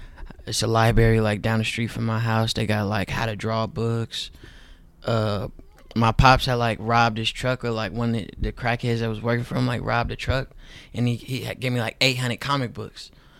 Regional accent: Oakland, California, United States; I mean, I told like my close partners, but you know, I'm from Oakland. My story isn't even that unique when it comes to like hardships.

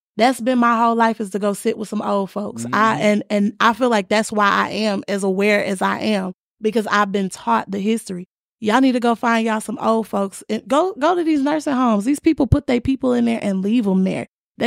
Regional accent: Texas, United States; I'm a Texan.

